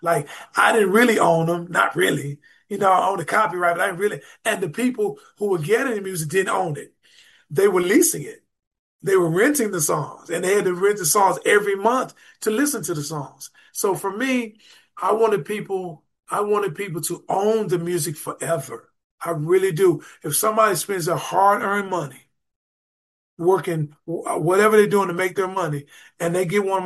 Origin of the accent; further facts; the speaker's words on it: Dallas, Texas, United States; You know, because I come from Dallas in church. Like when I came out of Dallas, my brothers and I and another guy named Carnell Morrell, we had all the gigs.